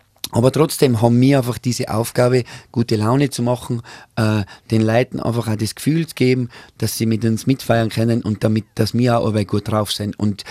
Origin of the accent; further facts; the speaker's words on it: Strass, Tyrol, Austria; wir kommen ja aus Strass, da ist ja oben die Brettvoll.